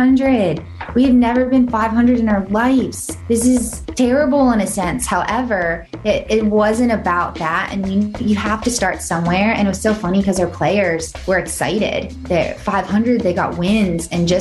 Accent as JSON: {"language": "English", "region": "Virginia", "country": "United States", "tie": "born or raised there", "said": "I grew up in Northern Virginia and soccer was a spring sport for us."}